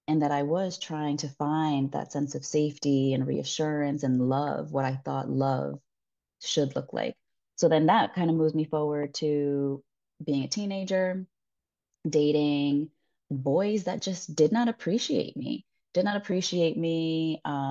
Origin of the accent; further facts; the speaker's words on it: New York, United States; moved away as an adult; now in Spain; I'm an expat. So I'm a New Yorker who has now moved to Spain. I've been here now 6 years